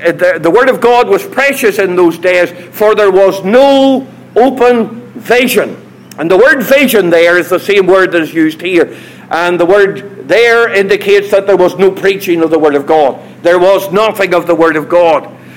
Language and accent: English; Northern Ireland, United Kingdom; I come from Northern Ireland.